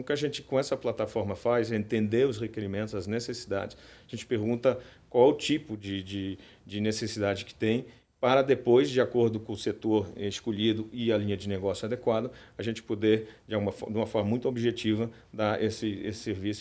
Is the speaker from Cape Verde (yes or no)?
no; Portugal; also born or lived in Brazil; Eu sou português de origem, a minha esposa é espanhola e os meus filhos nasceram no Brasil. Eu tive a oportunidade de viver no Brasil quase 7 anos